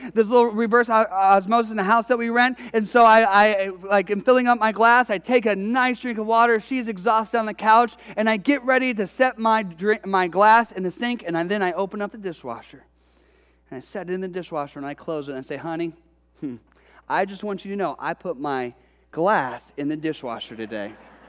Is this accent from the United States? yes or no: yes; Detroit, Michigan, United States; Maybe it's because we're from Detroit, but they know how to hustle.